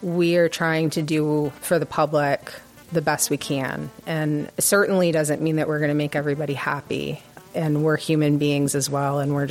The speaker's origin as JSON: {"language": "English", "region": "Florida", "country": "United States", "said": "the South, and I'm from the South, so this is, I'm talking about myself as well. I'm from Florida."}